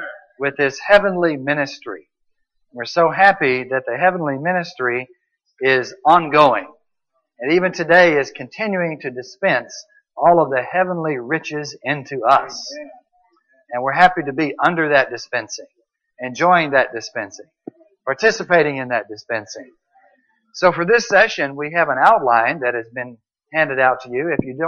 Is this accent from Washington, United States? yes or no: no; Houston, Texas, United States; I came from Houston, Texas.